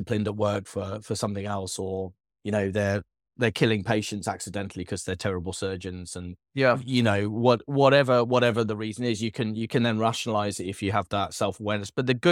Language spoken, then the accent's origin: English; United Kingdom; moved away as an adult; also born or lived in Australia; now in New Zealand; I'm British, and I live, you know, kind of 48 years of my life or whatever in the UK. We only moved to New Zealand 8 months ago. But I've lived in Australia as well